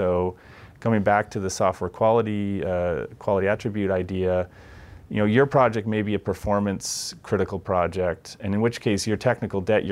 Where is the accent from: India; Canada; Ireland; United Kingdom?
Canada; And I almost said Zed there. I'm Canadian, so.